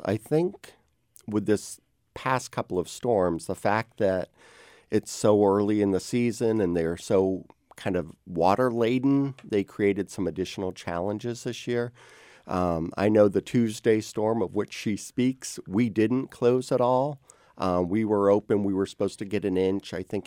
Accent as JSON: {"language": "English", "region": "Maine", "country": "United States", "tie": "born or raised there", "said": "You know, I grew up in Maine, so we certainly have snow there."}